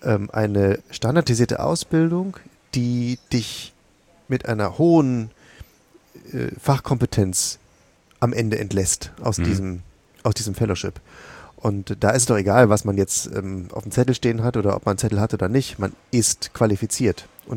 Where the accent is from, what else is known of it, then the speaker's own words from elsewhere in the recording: Bremen, Germany; Für mich war neu, meine alte Heimat, Bremen